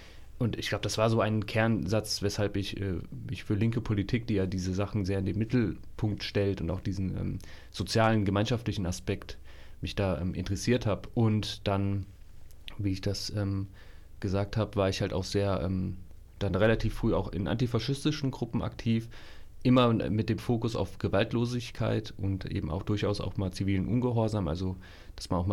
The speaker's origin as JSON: {"language": "German", "region": "Hesse", "country": "Germany", "tie": "born or raised there", "also_born_or_lived": "Giessen", "said": "Ich arbeite als Einzelhandelskaufmann in einem Edeka und wohne in Niederweimar seit 2019. Seit 1995 wohne ich im Landkreis Marburg-Biedenkopf. Geboren wurde ich 1992 in Gießen."}